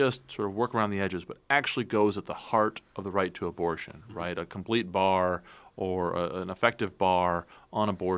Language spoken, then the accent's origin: English; Iowa, United States; We saw this in my home state of Iowa.